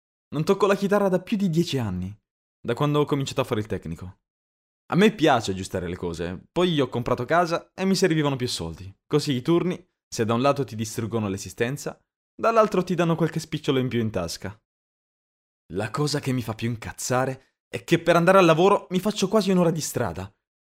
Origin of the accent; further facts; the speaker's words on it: Milan, Lombardy, Italy; Sono milanese io, abbiamo il pepe al culo.